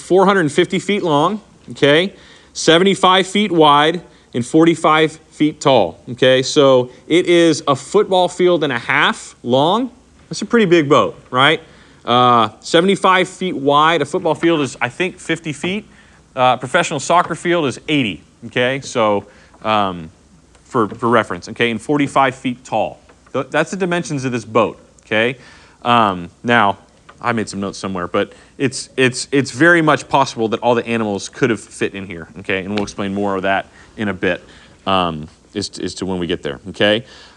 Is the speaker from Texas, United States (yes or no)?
yes; Texas, United States; I grew up in Texas with flash floods. It wasn't odd to see cars floating down the street with water.